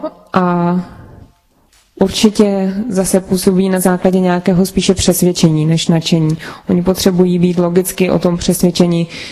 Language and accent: Czech; Central Bohemian Region, Czechia; pocházíme ze samoty z Úlesa, Orlí hnízdo se to jmenuje, z kousíček za Prahou.